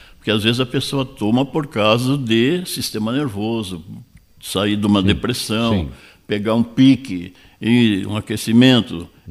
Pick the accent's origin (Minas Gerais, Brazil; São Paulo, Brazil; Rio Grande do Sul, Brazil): Rio Grande do Sul, Brazil; Iraí; eu me criei, praticamente me criei em Iraí, né? Que eu vim bem guri aqui, não era estudante secundário